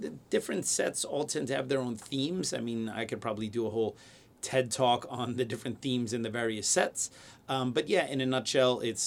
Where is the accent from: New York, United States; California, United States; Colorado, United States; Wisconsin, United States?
New York, United States; So I'm still a New Yorker. I might have property in Florida, but I am not a Florida man.